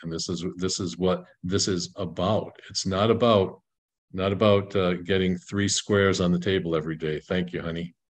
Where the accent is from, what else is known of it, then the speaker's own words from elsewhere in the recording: United States; I'm an American, you know, this is sort of been given to fed to us from the time we were born